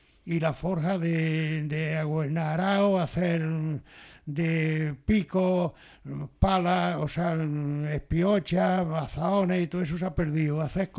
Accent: Turón, Andalusia, Spain; born there; now in El Ejido, Spain; No, nací en la provincia de Granada, en un pueblo de Alpujarra que le llaman Turón, en el 1938.

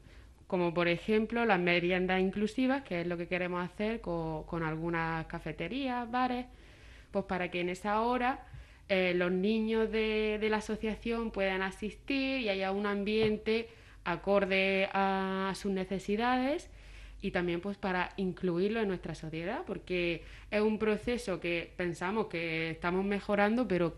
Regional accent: Al Hoceima, Tanger-Tetouan-Al Hoceima, Morocco; Spanish is a second language; now in Spain; Pero es que literal, o sea, soy de Alucemas, aquí enfrente.

